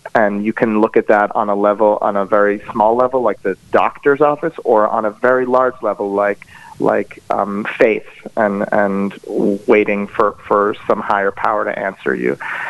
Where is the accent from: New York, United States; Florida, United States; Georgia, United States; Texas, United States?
Florida, United States; Fort Lauderdale; And so I grew up mostly in the Fort Lauderdale area, but we used to go to Israel every summer.